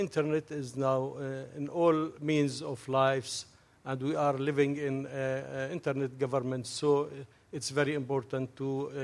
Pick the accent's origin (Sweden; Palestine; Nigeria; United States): Palestine; Good morning to everyone. … from Palestine, newcomer.